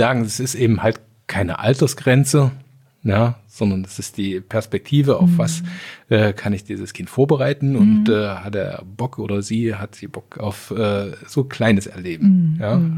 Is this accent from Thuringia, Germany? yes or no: no; Sangerhausen, Saxony-Anhalt, Germany; born there; ich bin in Sangerhausen geboren, ja, die Rosenstadt Sangerhausen.